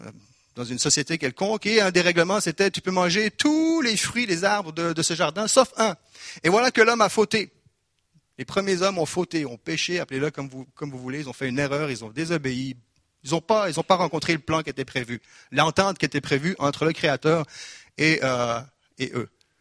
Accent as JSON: {"language": "French", "region": "Quebec", "country": "Canada", "accent": "Québécois", "said": "Dites-le-moi, est-ce que j'ai perdu mon accent ou été en voie de perdition mon accent du Québec après 6 mois? Il est encore là? Ok, yes, bon. Je ne vais pas renier non plus mes origines, mais mes origines québécoises."}